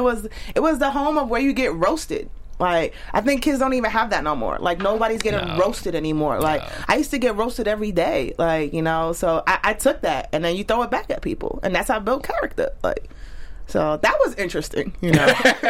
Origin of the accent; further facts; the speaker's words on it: New York, United States; Growing up in New York, it was so diverse.